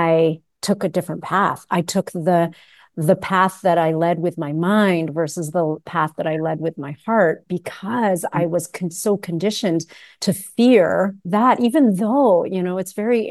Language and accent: English; Canada; born there; I was born in Canada. And so for me, it was, that wasn't the case. And I was in a very, you know, a part of Canada where I was the only brown girl actually in my whole school, except for my sister